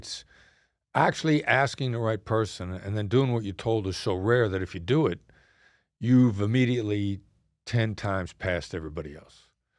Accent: Iowa, United States; I mean, you know, I grew up in Iowa.

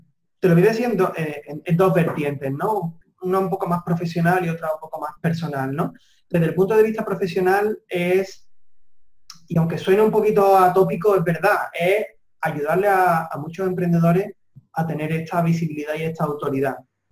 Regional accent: Andalusia, Spain; poder vivir en mi casa, en mi pueblo, que está en la provincia de Sevilla

